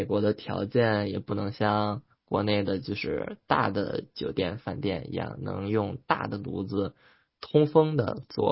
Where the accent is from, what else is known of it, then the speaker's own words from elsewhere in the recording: Beijing, China; now in United States; 首先我是北京人，所以这个烤鸭对于我来说就是有非常不一样的回忆，就从小就会比如说吃烤鸭这种，而且就是北京嘛，烤鸭店比较多，到处都能吃到。